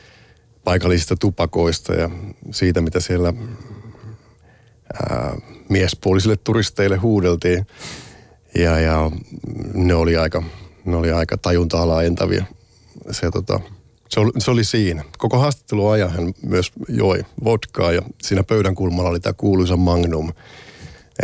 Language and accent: Finnish; Naantali, Southwest Finland, Finland; vietin lapsuuteni Naantalissa. Naantali oli, on pieni kaupunki.